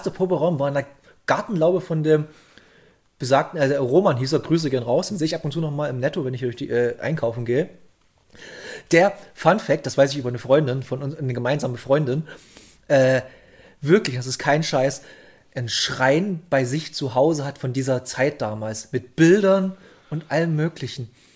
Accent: Saxony, Germany; also ich komme südlich von Bautzen, komme ich her, in dieser Dorfgegend

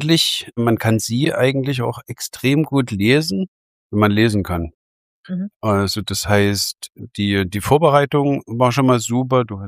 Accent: Berlin, Germany; facettenreich Kulturen, das lieben wir als Berliner sowieso

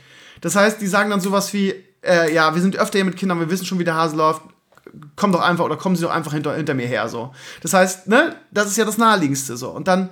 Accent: Bremen, Germany; ich bin ja Bremer, ne

